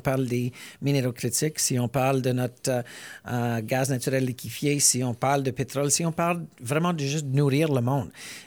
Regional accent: Alberta, Canada; je viens de l'Alberta, donc je vis dans un paradoxe. Je suis un libéral de l'Alberta

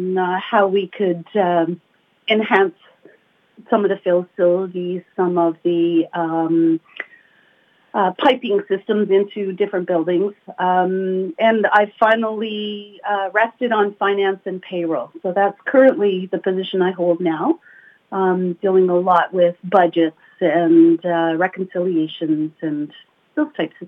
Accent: Quebec, Canada; now in Bryson, Canada; I'm almost 3 years here. I grew up in, born and raised in Chartres, so I'm definitely a Pontiac girl, and in Bryson for about 3 years.

